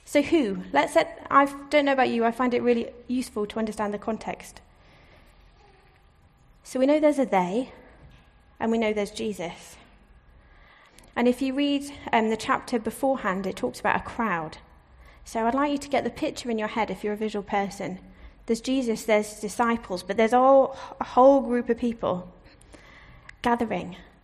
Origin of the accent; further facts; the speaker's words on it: Singapore; growing up in Singapore, the church building was very different to this one.